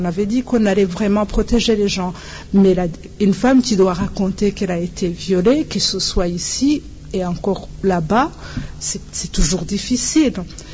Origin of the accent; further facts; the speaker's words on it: Rwanda; mais aussi en tant que Rwandaise